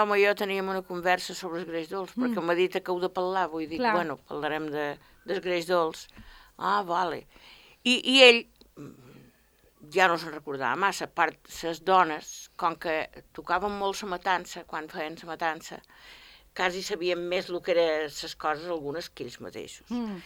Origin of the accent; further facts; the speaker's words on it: La Mola, Balearic Islands, Spain; som de la Mola, nascuda a la Mola, i na Pilar també. I mos coneixíem de petites...